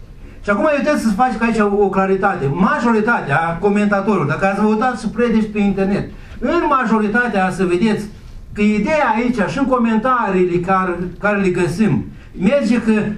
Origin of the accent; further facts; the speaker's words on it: Moldova; noi suntem moldoveni, nasă, nu-i prea bine.